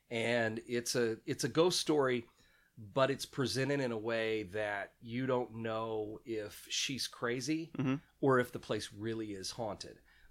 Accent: Illinois, United States; I grew up in Central Illinois, and the Champaign station used to have the early show every afternoon at 3 o'clock.

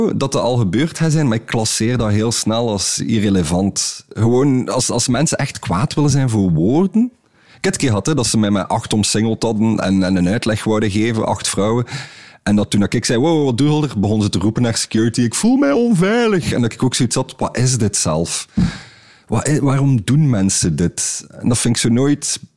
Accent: Belgium; misschien moeten we als Belgen op een volksfeest niet een cocktail vernoemen

